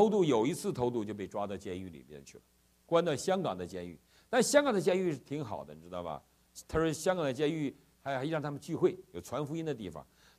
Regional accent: China; born there; 感谢主让我们生在中国

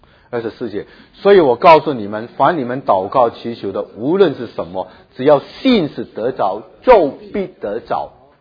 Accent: China; 我们觉得诶，我们中国人其实很好，为什么我们没有在神的这个救恩的范围里面啊

